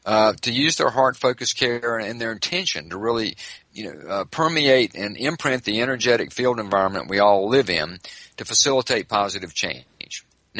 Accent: the South, United States; So by now, some of you have figured out I'm originally from the South. So I'll use some Southern boy logic.

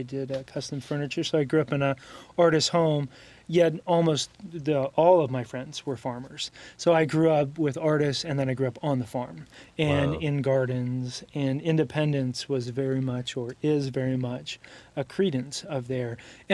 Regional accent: Oakley, Utah, United States; Yeah, I grew up in Oakley, Utah, which is a very small town in the Uinta Mountains, just east of Park City, and population 500.

